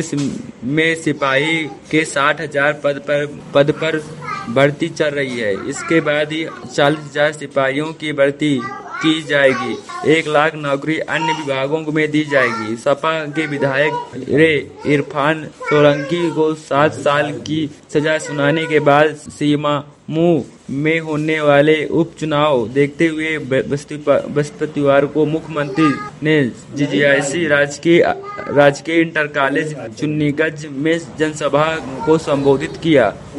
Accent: Chitrakoot, Uttar Pradesh, India; मैं चित्रकूट से हूँ

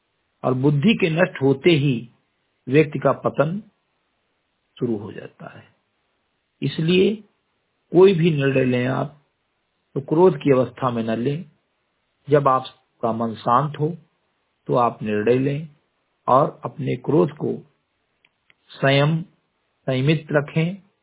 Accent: Simri Ghati, Uttar Pradesh, India; ग्राम सभा सिमरी घटी विकासखंड मिनपुरा जनपद बहरेज का मूल निवासी हूं

